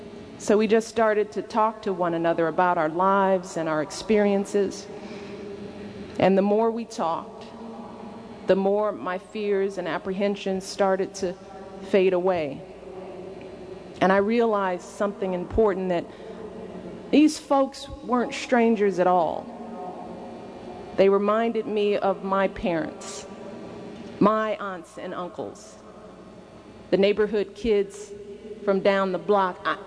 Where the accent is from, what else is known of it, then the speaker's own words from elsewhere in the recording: Illinois, United States; it feels like I've spent more time in this state than in anywhere besides my home state of Illinois and, of course, Washington, D.C.